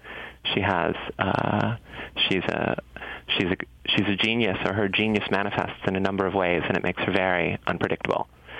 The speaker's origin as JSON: {"language": "English", "town": "East Lansing", "region": "Michigan", "country": "United States", "tie": "born or raised there", "said": "I grew up in East Lansing, which I loved"}